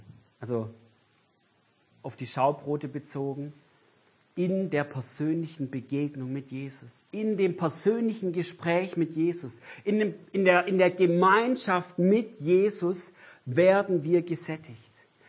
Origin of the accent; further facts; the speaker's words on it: Weilheim, Baden-Württemberg, Germany; Ich komme aus Weilheim. Bei mir ist die Limburg.